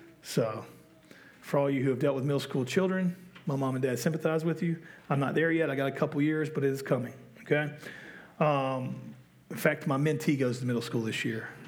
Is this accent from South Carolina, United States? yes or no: yes; Spartanburg, South Carolina, United States; I now have a girlfriend who is living in my hometown of Spartanburg.